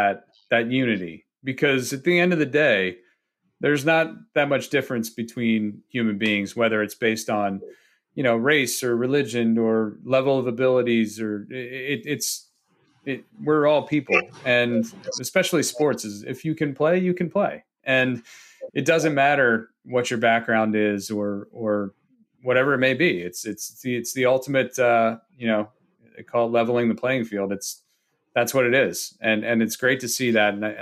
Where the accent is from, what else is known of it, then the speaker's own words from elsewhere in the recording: Atlantic City, New Jersey, United States; I grew up on the beach, basically. I was born in Atlantic City, and I lived 10 minutes from the beach.